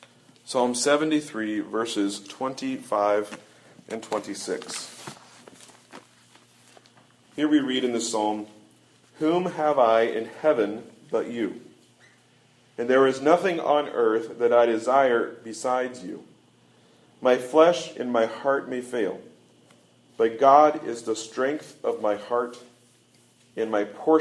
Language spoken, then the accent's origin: English; United States; we may not be an official head of state, but as an American, we do represent America, the United States of America.